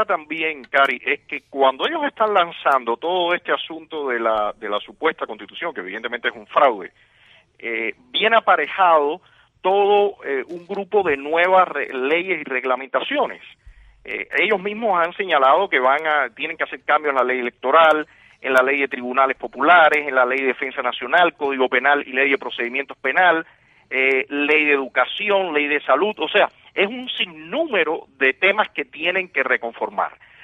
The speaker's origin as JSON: {"language": "Spanish", "country": "Cuba", "said": "que somos igualmente cubanos"}